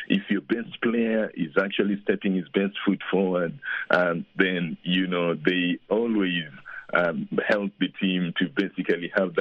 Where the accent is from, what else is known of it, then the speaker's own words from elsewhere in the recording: Kenya; Since I'm from Kenya, East Africa.